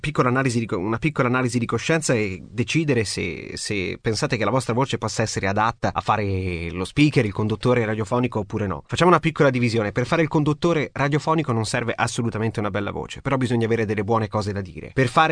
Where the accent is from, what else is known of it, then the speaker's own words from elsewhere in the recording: Milan, Lombardy, Italy; accent: Lombard; io sono nato e cresciuto a Milano. C'è da dire la verità che i miei genitori in realtà sono meridionali, almeno in famiglia non si è mai parlato il milanese